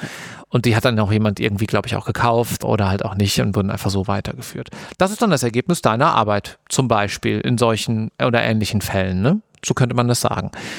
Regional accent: Siegen, North Rhine-Westphalia, Germany; Ich bin in Siegen groß geworden

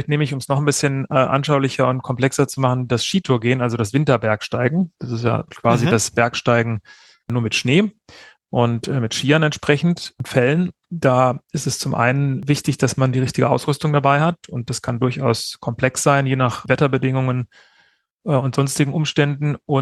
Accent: Cologne, North Rhine-Westphalia, Germany; moved away as an adult; ich bin in Köln aufgewachsen und habe Köln an der Universität zu Köln studiert und bin dann nach dem ersten Staatsexamen aus Köln weg nach Berlin zum Referendariat.

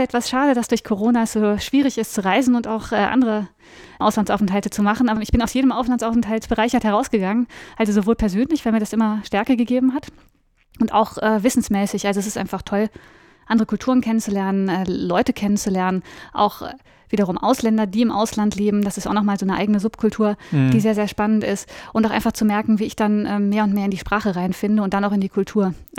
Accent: Cologne, North Rhine-Westphalia, Germany; Ich komme aus Köln und ich habe auch in Köln studiert.

